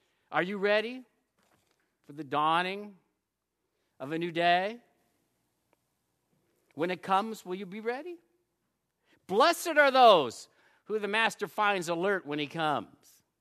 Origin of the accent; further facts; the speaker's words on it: Phoenix, Arizona, United States; Hey, man, I'm from Phoenix. What do I know about driving in the snow, right?